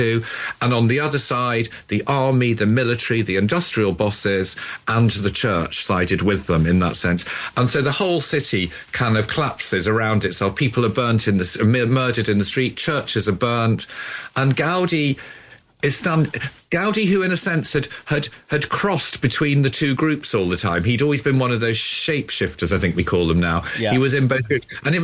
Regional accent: Liverpool, North West England, United Kingdom; I come from Liverpool, right. Even though I can make my voice show it, but it sort of drifted away over the years. But I come from Liverpool

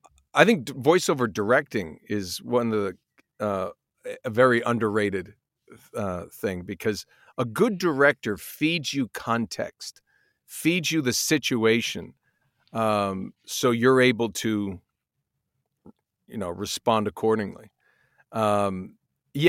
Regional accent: Massachusetts, United States; I grew up near Boston, which is kind of the bastard cousin.

